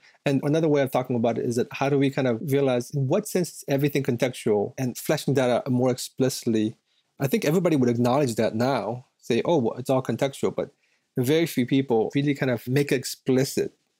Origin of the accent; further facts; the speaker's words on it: Virginia, United States; I grew up in the East Coast. I grew up in Virginia in the Korean American church.